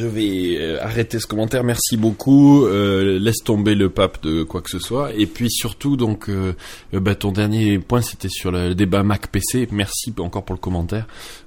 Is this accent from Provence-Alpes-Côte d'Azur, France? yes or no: no; Perpignan, Occitanie, France; born there; je suis né à Perpignan et je suis un entrepreneur.